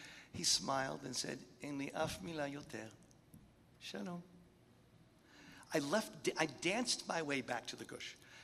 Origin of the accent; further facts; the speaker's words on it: Columbus, Ohio, United States; I grew up in Columbus, Ohio in the 1970s.